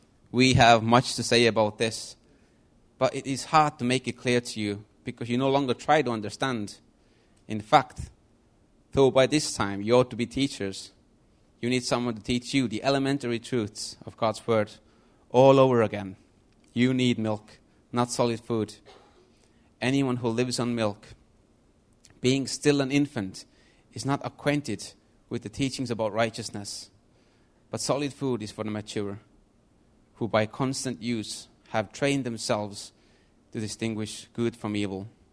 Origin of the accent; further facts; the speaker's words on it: Estonia; moved away as an adult; now in England, United Kingdom; if you don't know me. I'm from Estonia.